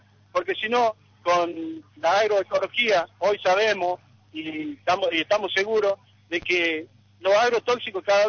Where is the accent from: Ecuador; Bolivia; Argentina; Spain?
Argentina; Tucumán; soy un referente de Tucumán.